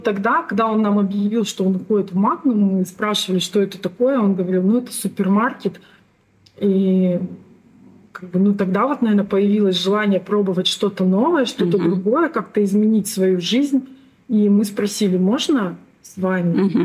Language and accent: Russian; Karaganda, Karaganda Region, Kazakhstan; born there; Ну, повторюсь еще раз, я родилась в Караганде.